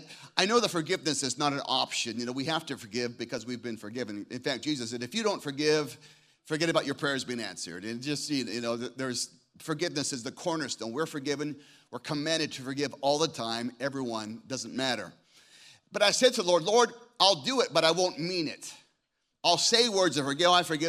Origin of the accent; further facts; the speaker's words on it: Scottsdale, Arizona, United States; I started my first church at 27 in my hometown of Scottsdale, Arizona.